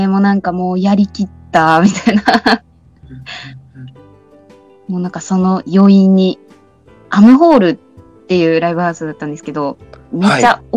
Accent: Miyazaki, Japan; やっぱり私の、まあ、出身は、宮崎なんですけど

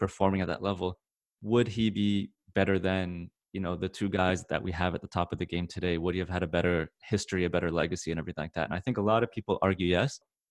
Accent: United States; partially because I was growing up in the States.

